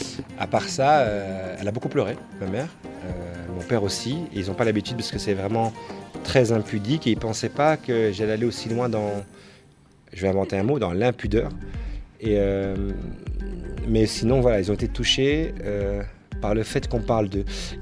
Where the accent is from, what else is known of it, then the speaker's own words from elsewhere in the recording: Belgium; je suis belge, d'origine marocaine, de confession musulmane, de culture judéo-chrétienne, qui vit dans un environnement laïque.